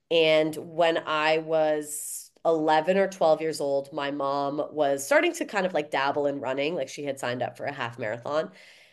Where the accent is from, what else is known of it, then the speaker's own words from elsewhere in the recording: Toronto, Ontario, Canada; now in Jersey City, United States; I'm originally from Toronto